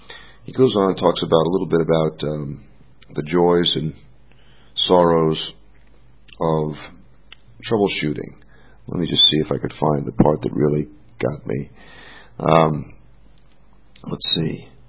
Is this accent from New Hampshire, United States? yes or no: no; New York, United States; The old New York accents are interesting. I say that as a New Yorker.